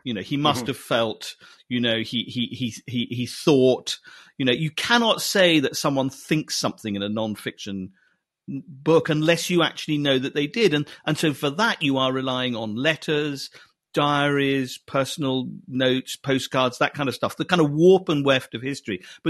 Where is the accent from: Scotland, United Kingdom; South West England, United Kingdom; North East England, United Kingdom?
Scotland, United Kingdom; I was brought up in Scotland, and the rainy days in Scotland spent playing this game